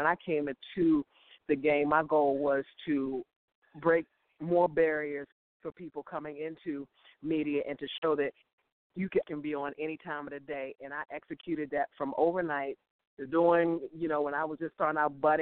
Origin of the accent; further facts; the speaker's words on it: Washington, District of Columbia, United States; For me to have been in my hometown the majority of my career in between the two competing stations four times. I mean, the very first time I was at home in D.C.